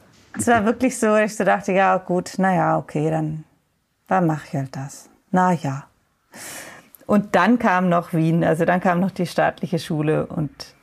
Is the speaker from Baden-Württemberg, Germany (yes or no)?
yes; Offenburg, Baden-Württemberg, Germany; ich komme ursprünglich aus Offenburg